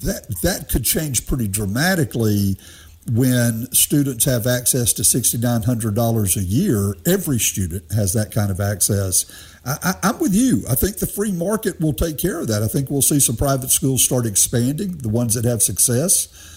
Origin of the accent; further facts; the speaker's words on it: Tuscaloosa, Alabama, United States; Growing up in Tuscaloosa, I immediately think of the Black Belt.